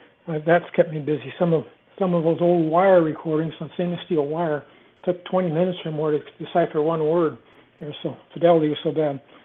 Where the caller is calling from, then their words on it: Washougal, Washington, United States; Well, I'm calling from Washougal, Washington. Washougal actually means rushing water. It's near Portland, Oregon. And It's a small town, very enjoyable, at the mouth of the Columbia River Gorge.